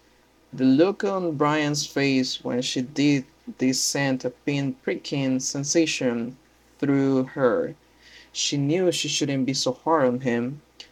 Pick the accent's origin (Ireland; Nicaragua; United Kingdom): Nicaragua; I'm from Nicaragua. Nicaragua is a country located in Central America